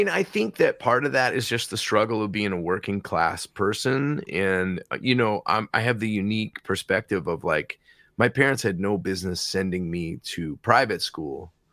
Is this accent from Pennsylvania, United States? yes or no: yes; Philadelphia, Pennsylvania, United States; I'm from Philly, right?